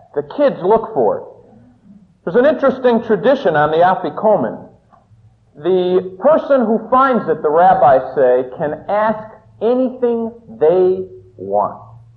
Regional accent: Ohio, United States; When I was a youngster, we lived upstairs of a flat here. I'm from Ohio.

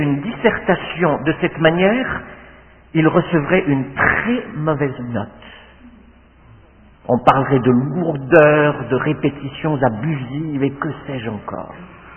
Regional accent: France; Ça, c'est quelque chose de très célèbre chez nous en France.

